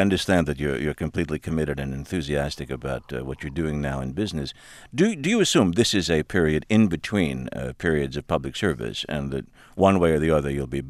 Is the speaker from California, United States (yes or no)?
no; New York, United States; Because I have a lot of friends whom I grew up with in New York